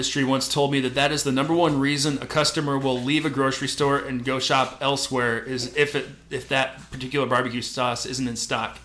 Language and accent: English; South Dakota, United States; also born or lived in Minnesota; I grew up in South Dakota and later Minnesota where Famous Dave's is like, bar none, the barbecue place in the Dakotas in Minnesota.